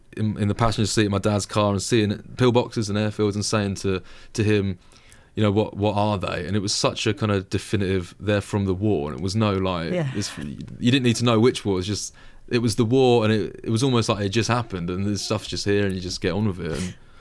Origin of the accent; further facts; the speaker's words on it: East of England, United Kingdom; because I find growing up in Suffolk as well